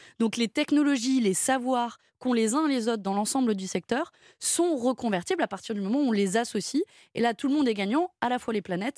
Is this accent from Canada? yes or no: no; Southern France, France; Moi, je viens du sud de la France